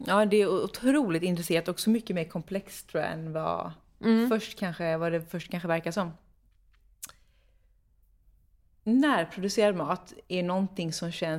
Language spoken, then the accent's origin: Swedish; Gothenburg, Västra Götaland County, Sweden; jag är ju från Göteborg